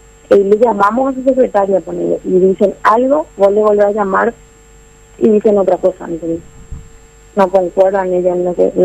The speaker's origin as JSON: {"language": "Spanish", "town": "Villeta", "region": "Central", "country": "Paraguay", "said": "No, de Villeta."}